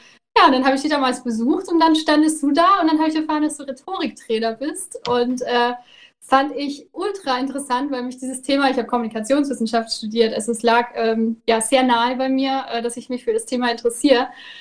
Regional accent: Nuremberg, Bavaria, Germany; Ich komme aus Nürnberg, bin damals dann, nachdem ich fertig war mit dem Abi, bin ich dann nach Köln gegangen

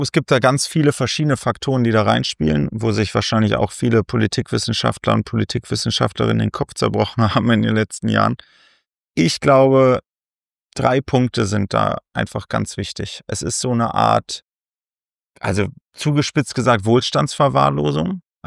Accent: Göttingen, Lower Saxony, Germany; Wir kommen ja eigentlich alle aus Göttingen. Das war ein sehr behüteter Raum, was Rechtsextremismus angeht. Ich bin aufgewachsen mit bunten Haaren und sonst was als Jugendlicher

